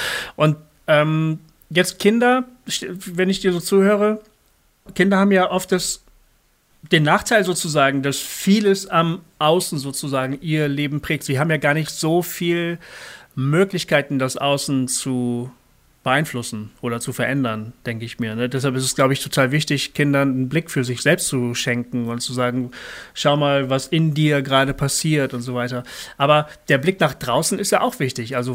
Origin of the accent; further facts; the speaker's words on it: Bremen, Germany; Ich lerne also auch als Bremer, als ehemaliger Bremer, Orte kennen, die ich noch nie zuvor gesehen habe